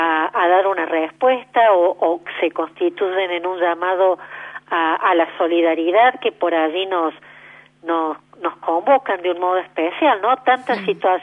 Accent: Argentina; nosotros como argentinos tenemos la característica de ser naturalmente solidarios

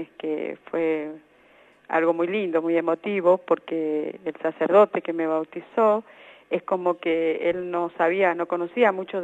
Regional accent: Villa Berthet, Chaco, Argentina; born there; yo nací en la provincia del Chaco

